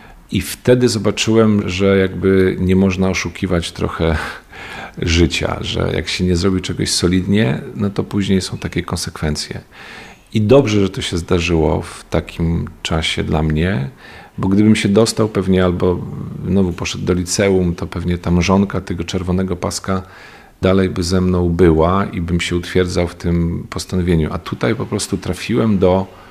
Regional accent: Lublin Voivodeship, Poland; my jesteśmy z Zamojszczyzny, więc to wszystko jakby wsiąkaliśmy tym

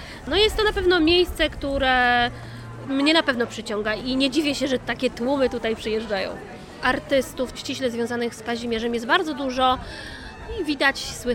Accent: Gołąb, Lublin Voivodeship, Poland; Pochodzę z Gołębia, gmina Puławy, 20 km stąd, może troszeczkę więcej

